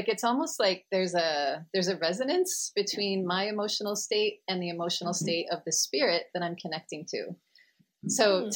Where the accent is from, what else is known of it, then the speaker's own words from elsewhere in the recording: Massachusetts, United States; So I, growing up in Massachusetts, I had a pretty, you know, normal, like, suburban life.